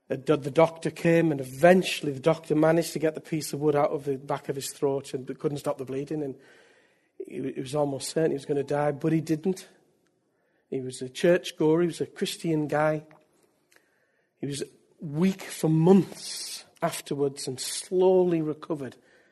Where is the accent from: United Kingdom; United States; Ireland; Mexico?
United Kingdom; North East England; Well, I just want you to know I'm British. And from the northeast of England all my life. That's why I speak like this.